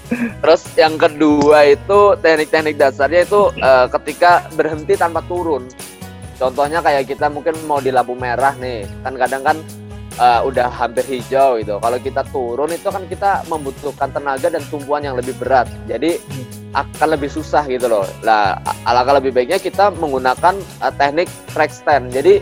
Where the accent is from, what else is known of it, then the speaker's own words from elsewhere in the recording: Java, Indonesia; kalau gue sebagai orang Jawa bilangnya jempale